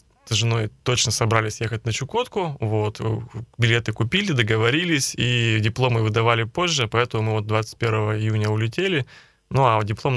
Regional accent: Gremyachinsk, Perm Krai, Russia; Для меня, я вырос в Гремячинске, это, по сути, горстка домов в тайге, поэтому тайга для меня всегда, вот лес был, как можно сказать, как дом, да.

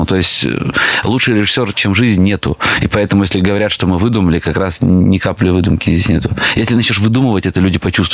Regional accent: Berezniki, Perm Krai, Russia; also born or lived in Kirovsk, Murmansk Oblast; Это звучит гораздо круче, чем я родился в Березняках. Я там жил очень долго, 17 лет. И да, я родился на Кольском полуострове в городе Кировск, Муромской области.

